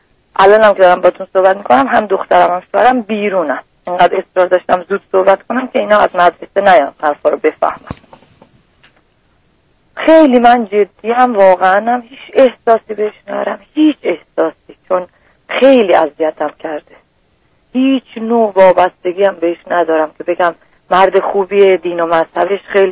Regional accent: Iran; من شهر خودم بودم، 2 تا شهرم از ایران هستیم،

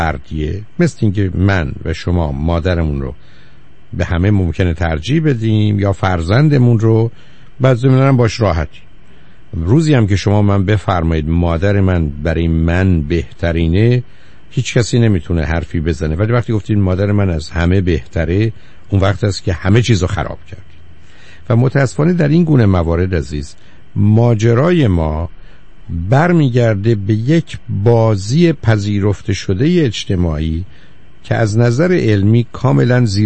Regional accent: Iran; moved away; چون من 2 سال قبل از انقلاب از ایران بیرون آمدم، سال 77

